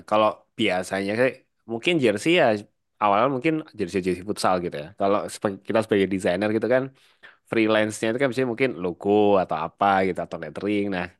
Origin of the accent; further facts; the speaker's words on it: Malang, East Java, Indonesia; Sebagai orang Malang